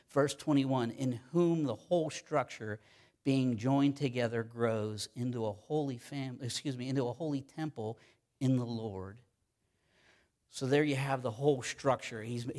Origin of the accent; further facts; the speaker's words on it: Ireland; And I'm a proud Irishman. I am proud. We love hard. We fight hard. We're Irish.